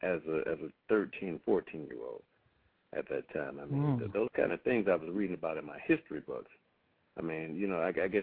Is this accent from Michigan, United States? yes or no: yes; Detroit, Michigan, United States; Being in Detroit, growing up in Detroit, they had the Detroit Symphony, and it was predominantly orchestra that consisted of no African-Americans whatsoever.